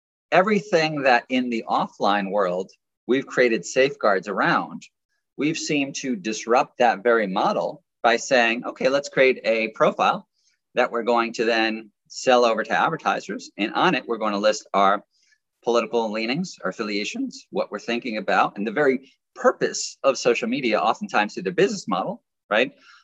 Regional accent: United States; as an American and sitting in New York

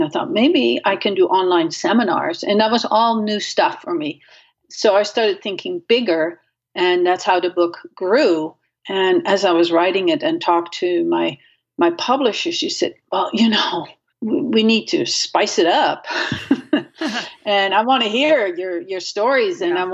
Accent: Netherlands; I grew up in Holland and without a car.

